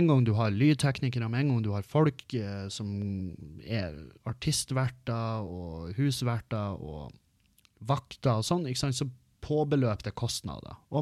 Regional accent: Meløy, Nordland, Norway; det beste showet jeg gjorde, det ble hjemme i Meløy.

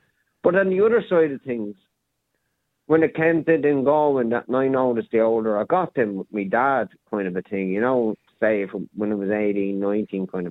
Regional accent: Galway, Connacht, Ireland; also born or lived in Dublin; I grew up in Dublin. I grew up most, first part of my life, I grew up in Galway City.

